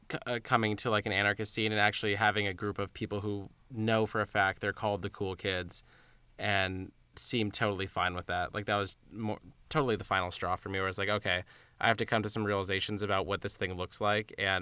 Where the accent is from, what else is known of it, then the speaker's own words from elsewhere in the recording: California, United States; the hardcore scene where I grew up in Orange County was kind of a deal